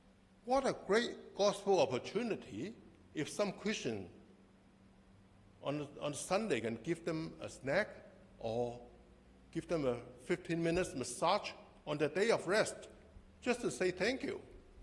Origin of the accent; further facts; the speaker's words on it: Hong Kong; Because I grew up in the Central District, so whenever I go there, I always walk around the Central District.